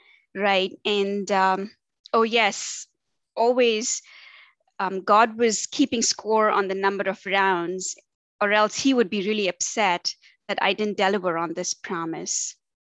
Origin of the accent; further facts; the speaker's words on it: Tamil Nadu, India; now in Cary, United States; in Cary, North Carolina. And like you mentioned, I was raised in India. And, I was born into an Orthodox, yet liberal Hindu, South Indian, and to be more specific, Tamilian